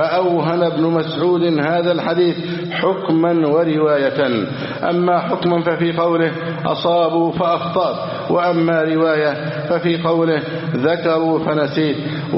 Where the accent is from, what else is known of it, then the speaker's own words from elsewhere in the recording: Egypt; اللهم احفظ بلادنا مصر